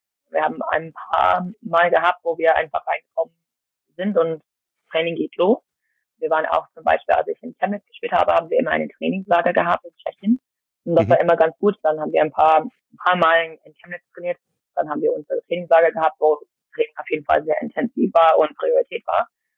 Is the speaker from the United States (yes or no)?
yes; United States; German is a second language; moved away as an adult; also born or lived in Australia; now in Delaware, United States; Ich komme ursprünglich aus den USA, bin in Amerika aufgewachsen, war auch dort im College. Ich bin nach Deutschland gekommen, als ich 22 war